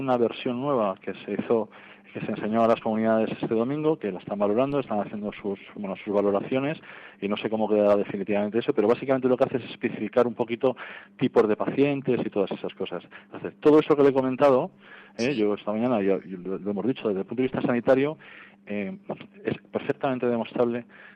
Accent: Spain; somos muy españoles y tenemos que sentirnos orgullosos de serlo

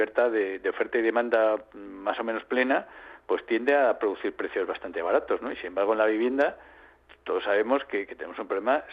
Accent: Asturias, Spain; born there; Yo soy de Asturias de nacimiento, bueno, Asturias... es de llorar, vamos, ya el... Mire, yo nací en Asturias en 1960.

